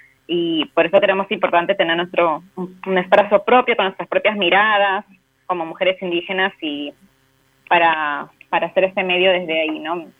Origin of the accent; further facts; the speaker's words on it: Peru; Bueno, yo soy de Perú